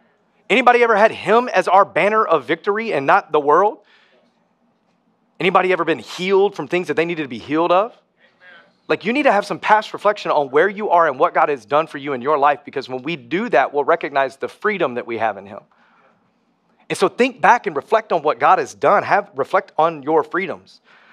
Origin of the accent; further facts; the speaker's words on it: Tennessee, United States; I'm originally from Tennessee. They speak a whole new language over there.